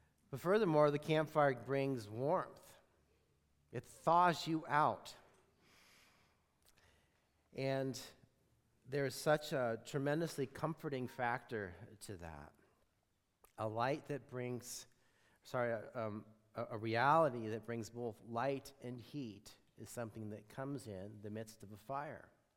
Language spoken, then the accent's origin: English; Montana, United States; Growing up in Montana, my brother and I have a sister as well